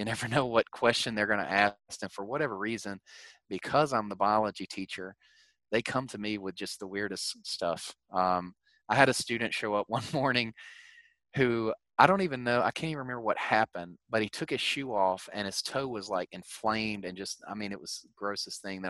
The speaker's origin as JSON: {"language": "English", "region": "Mississippi", "country": "United States", "tie": "born or raised there", "said": "I grew up in Southeast Mississippi, over closer to Alabama, and it is not as open-minded over there."}